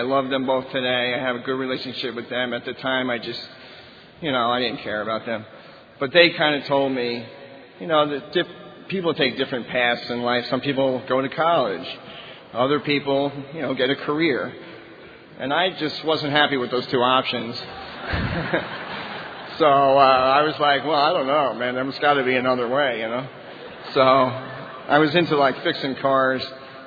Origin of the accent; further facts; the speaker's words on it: New Jersey, United States; I grew up in New Jersey, northern Jersey.